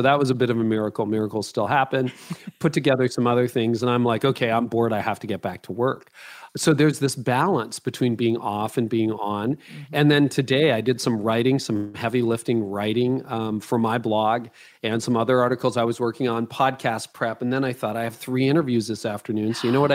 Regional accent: Canada; I don't know, because I'm Canadian, I don't know whether you have these

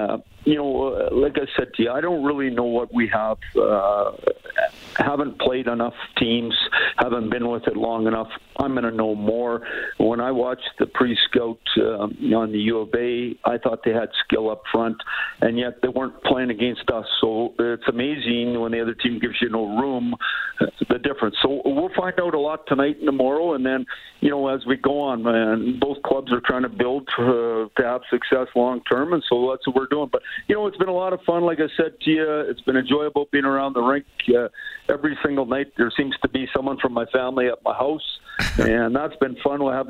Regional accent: Saskatoon, Saskatchewan, Canada; I grew up in Saskatoon. It's fun to be back.

